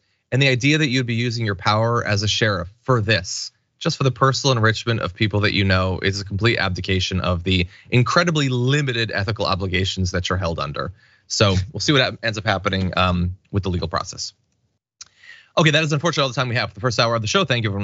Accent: Bridgeport, Connecticut, United States; I'm from Bridgeport, Connecticut. I have a lot of great memories of going to New York at various points

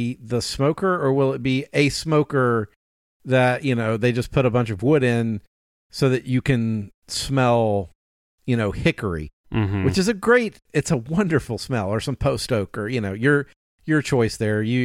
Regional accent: Texas, United States; I've had some bad barbecue in my hometown in Texas.

